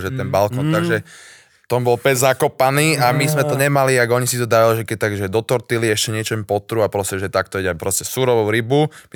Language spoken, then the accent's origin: Slovak; Bratislava, Bratislava Region, Slovakia; also born or lived in Sweden; vyrastal som na Ružinove, takže tak, tam patrí moje srdce